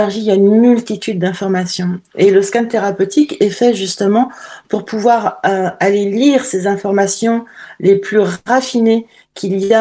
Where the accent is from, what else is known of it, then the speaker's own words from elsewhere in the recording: Paris, Île-de-France, France; also born or lived in Caribbean / India; j'ai vécu à Paris, j'ai grandi à Paris, et j'ai commencé ma vie professionnelle dans le monde de la mode.